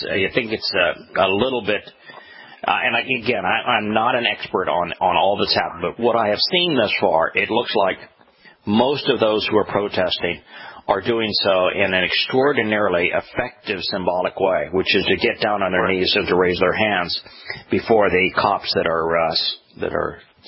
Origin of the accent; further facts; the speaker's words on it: Los Angeles, California, United States; moved away; And I grew up in the Los Angeles area through both of them. And it was the second one that caused me to leave the Los Angeles area.